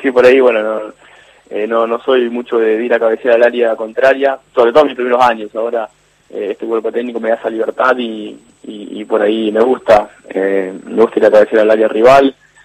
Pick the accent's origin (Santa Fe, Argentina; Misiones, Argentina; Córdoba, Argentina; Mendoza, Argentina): Santa Fe, Argentina; San Jerónimo Norte; Exactamente, San Jerónimo Norte.